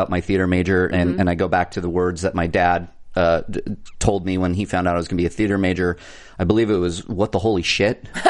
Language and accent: English; California, United States; And I mean, I grew up in Orange County, so very, very close.